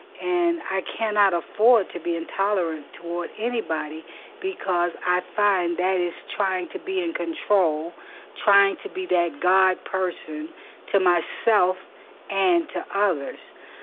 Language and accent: English; Florida, United States; and I am from South Florida